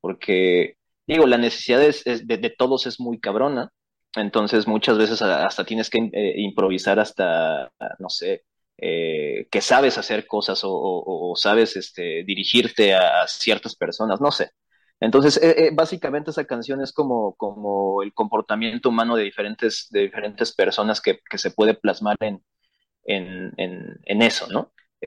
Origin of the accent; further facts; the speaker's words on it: Mexico; esta parte que tenemos que realizar uno como mexicano